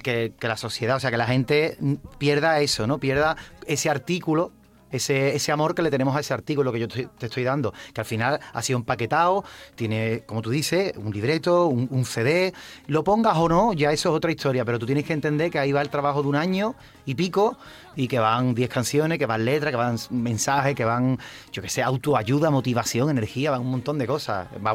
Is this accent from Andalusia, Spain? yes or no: yes; Cádiz, Andalusia, Spain; Yo soy de Cádiz y a mi gente siempre nos ha gustado mucho el arte